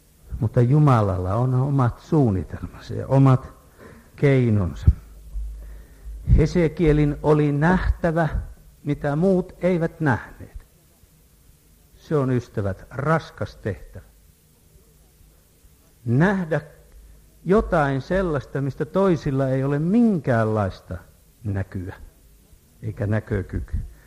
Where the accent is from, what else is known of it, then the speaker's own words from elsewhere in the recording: Kerava, Uusimaa, Finland; Minustakin on jopa helpompaa tulla Keravalle, vaikka olen täältä kotoisin ja lähtöisin